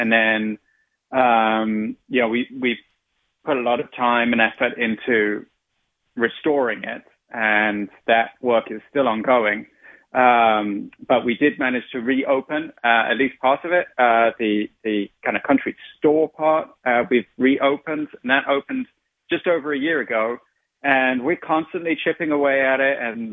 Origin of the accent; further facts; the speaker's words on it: England, United Kingdom; I didn't grow up here. I grew up in England